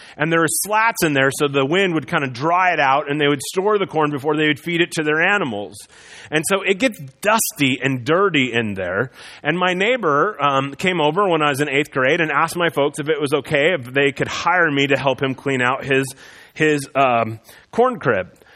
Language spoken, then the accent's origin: English; Iowa, United States; if you drive around the Midwest where I grew up in Iowa, you'd see these red buildings.